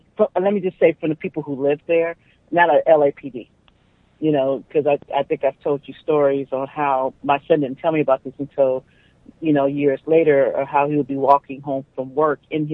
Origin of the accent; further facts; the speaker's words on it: California, United States; We're from California.